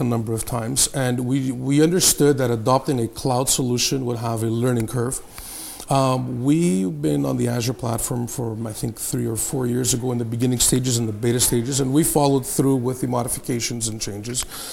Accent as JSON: {"language": "English", "town": "Montreal", "region": "Quebec", "country": "Canada", "said": "we're from Montreal"}